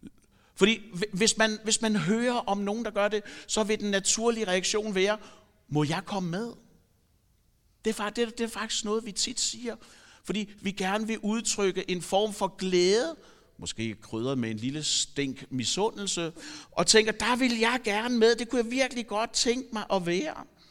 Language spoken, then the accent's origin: Danish; Zealand, Denmark; jeg kommer fra Falster oprindeligt.